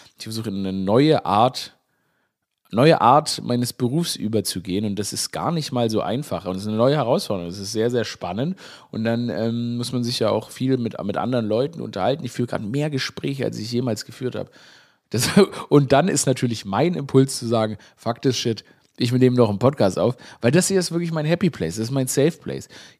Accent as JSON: {"language": "German", "town": "Stuttgart", "region": "Baden-Württemberg", "country": "Germany", "said": "Und ich komme ja, ich meine, aus Stuttgart, die Schwaben, die sagen Aurel."}